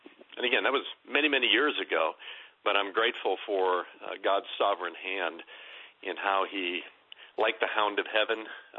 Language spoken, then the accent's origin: English; Fort Wayne, Indiana, United States; he started a church in my hometown of Fort Wayne, Indiana.